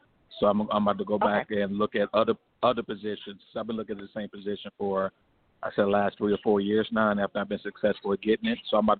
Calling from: Detroit, Michigan, United States; I'm calling from Detroit.

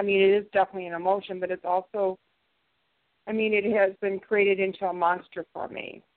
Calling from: St. Louis, Missouri, United States; I'm from Missouri, St. Louis.

